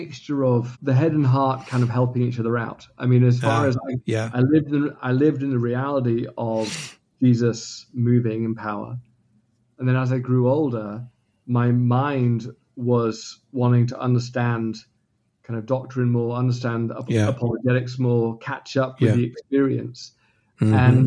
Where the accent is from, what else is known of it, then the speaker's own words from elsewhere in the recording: England, United Kingdom; now in Los Angeles, United States; which is very different to what I grew up with in England.